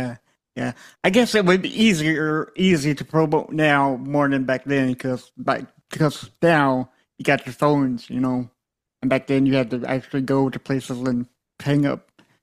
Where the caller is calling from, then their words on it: Lexington, South Carolina, United States; I am in Lexington, South Carolina. Probably like 6-7 hours away from you because you're in Nashville right now, correct?